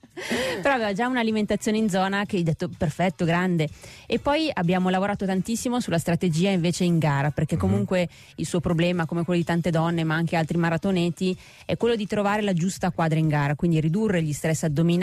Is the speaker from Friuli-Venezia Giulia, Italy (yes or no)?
no; Venice, Veneto, Italy; perché dovevo correre nella mia Venezia, perché sono veneziana